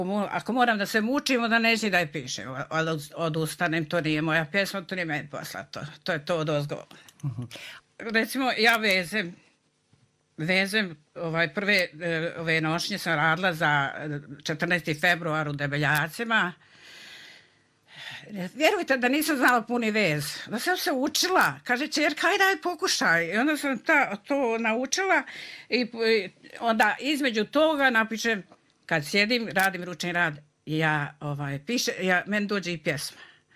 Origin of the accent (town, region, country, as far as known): Kotor Varoš, Republika Srpska, Bosnia & Herzegovina; born or raised there